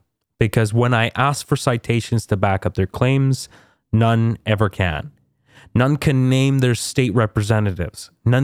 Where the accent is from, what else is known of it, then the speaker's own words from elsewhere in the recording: Canada; We're Canadian here, but I just want to say, this happens here in Canada too.